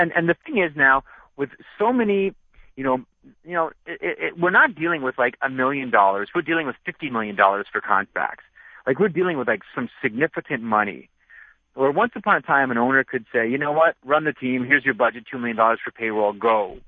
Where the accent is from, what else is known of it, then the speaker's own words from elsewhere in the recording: Toronto, Ontario, Canada; Now, I grew up in Toronto